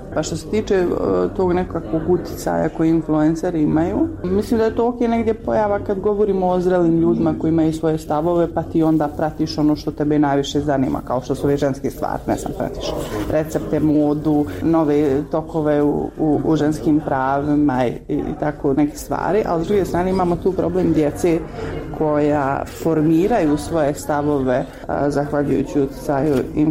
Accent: Bosnia & Herzegovina; kod nas u Bosni ne postoji nikakvo regulatorno tijelo

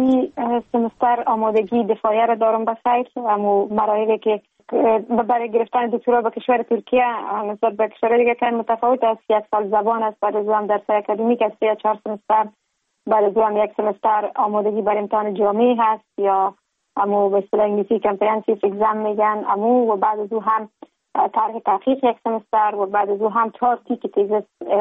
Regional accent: Kabul, Afghanistan; now in Ankara, Turkey; در شهر کابل متولد شدیم

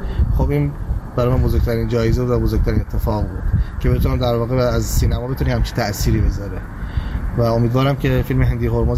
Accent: south, Iran; من خودم چون جنوبی هستم به اون منطقه خیلی علاقه بیشتری دارم

